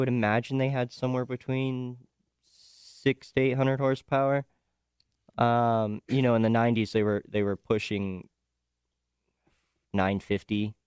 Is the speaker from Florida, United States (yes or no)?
no; Los Angeles, California, United States; so I'm originally from Los Angeles. So I always go to the Turkey Night.